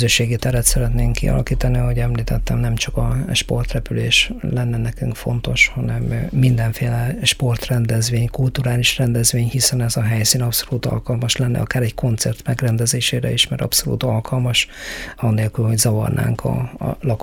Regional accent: Szolnok, Jász-Nagykun-Szolnok, Hungary; én Szolnokról származom

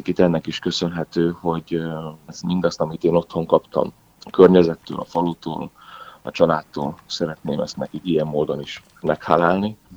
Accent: Perkupa, Borsod-Abaúj-Zemplén, Hungary; now in Budapest, Hungary; amiket én is kaptam otthon Perkupán. Nekem nagyon nagy öröm, hogy a két fiammal és a kis feleségemmel hazalátogathatunk Budapestről Perkupára.

